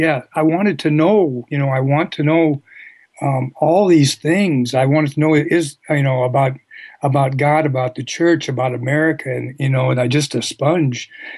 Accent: Norfolk, Nebraska, United States; I grew up in Norfolk, Nebraska, a small town. It was the hometown of Johnny Carson.

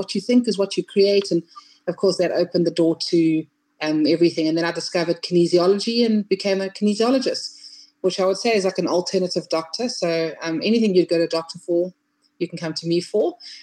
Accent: Eswatini; from Swaziland in Africa, the smallest country, I think, in the world. We have a king with 17 wives, so you can just imagine.

